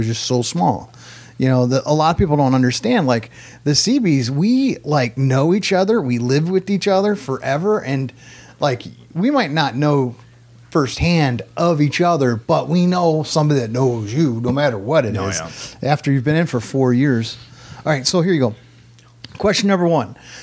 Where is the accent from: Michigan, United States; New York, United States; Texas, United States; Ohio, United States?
Ohio, United States; I was actually looking at a house in Lindsay, Ohio, a small town outside of my hometown